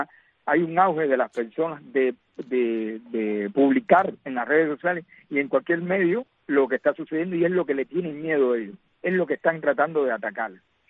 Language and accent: Spanish; San Juan Martínez, Pinar del Río, Cuba; yo soy de San Juan Martínez, ese es el pueblo mío, donde está mi familia, mi mamá